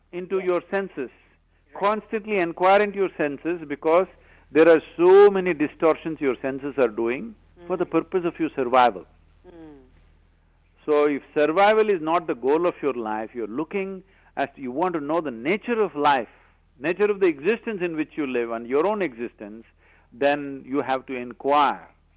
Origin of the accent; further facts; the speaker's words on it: India; Now you believe I am an Indian.